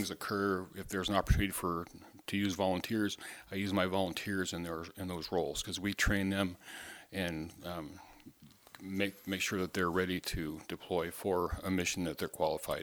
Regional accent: Priest River, Idaho, United States; Well, I'm a native of Bonner County. I grew up in Priest River and started my journey over there.

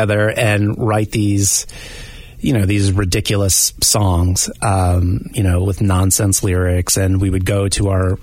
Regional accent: New Jersey, United States; In Bergen County.

